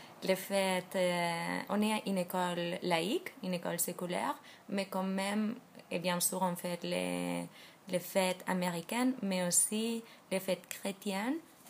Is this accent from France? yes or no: no; Spain; Moi, je suis espagnole et aussi pas juive